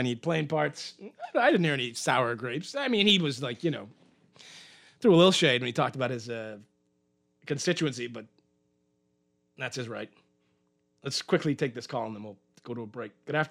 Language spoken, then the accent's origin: English; Eleuthera, Bahamas; I'm from Eleuthera. I don't know why people keep saying, thinking I'm from Long Island.